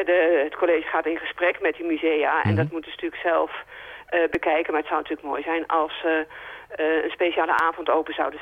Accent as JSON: {"language": "Dutch", "town": "Amsterdam", "region": "North Holland", "country": "Netherlands", "said": "Maar als Amsterdammer denk je van, nou, ik wil best even dat museum in."}